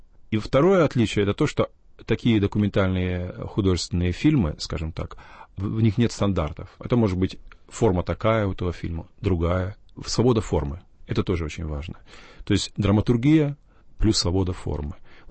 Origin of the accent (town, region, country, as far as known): Kazakhstan; born or raised there